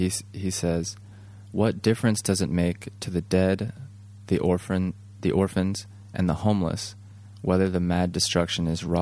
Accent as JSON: {"language": "English", "region": "Tokyo", "country": "Japan", "tie": "born or raised there", "second_language": "English", "said": "Near where my parents used to live, yeah. Where I grew up here in Tokyo"}